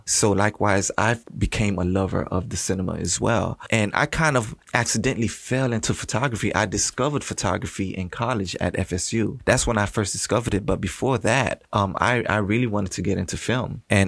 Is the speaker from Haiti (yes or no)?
yes; Haiti; although I came from Haiti